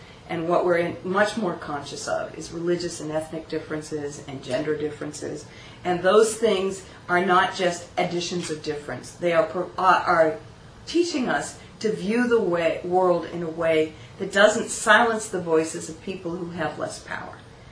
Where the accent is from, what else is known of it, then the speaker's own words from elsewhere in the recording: United States; I'm from the United States, and I can tell you, we do not do it well.